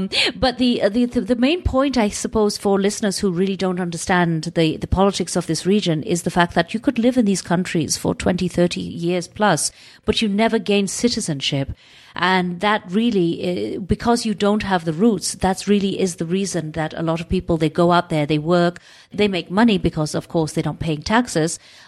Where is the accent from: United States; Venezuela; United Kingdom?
United Kingdom; Well, I can tell you, obviously, being a Brit myself, that it's very comfortable for me to be in the Middle East.